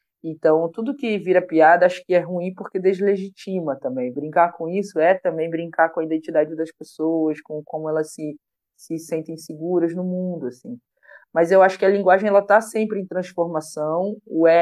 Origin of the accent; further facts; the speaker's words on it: Rio Grande do Sul, Brazil; born there; Eu sou gremista, porque eu nasci no Rio Grande do Sul.